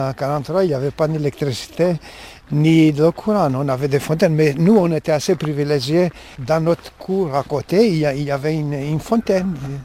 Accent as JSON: {"language": "French", "country": "Greece", "moved": "as an adult", "lives_now": "Switzerland", "said": "Alors, je suis originaire de la Grèce. Je suis arrivé en Suisse en mars 1973."}